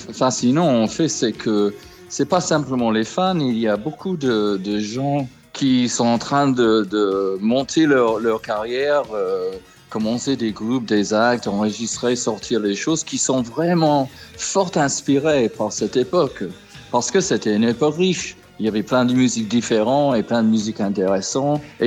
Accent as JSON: {"language": "French", "region": "England", "country": "United Kingdom", "second_language": "French", "lives_now": "France", "said": "parce que je suis anglais et je lutte un peu en français."}